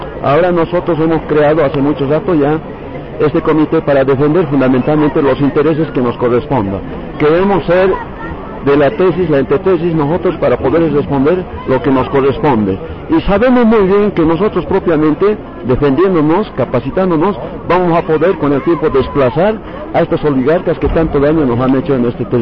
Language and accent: Spanish; La Paz, Bolivia; soy boliviano y radico aquí en La Paz, soy paseño del Departamento de La Paz.